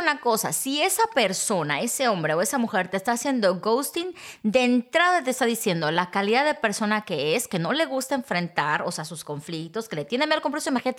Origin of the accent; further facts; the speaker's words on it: Mexico; also born or lived in Boston; Y entonces, dentro de mi sistema de creencias como mexicana, estamos saliendo, eres mi novio, ¿no?